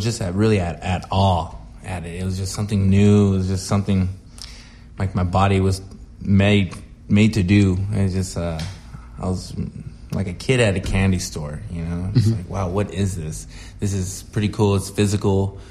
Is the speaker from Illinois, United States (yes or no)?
no; Santa Barbara, California, United States; now in Agoura, United States; I grew up in Santa Barbara.